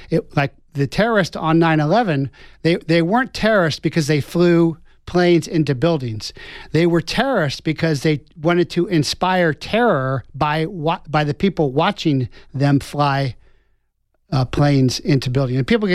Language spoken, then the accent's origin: English; Cincinnati, Ohio, United States; I'm from Cincinnati.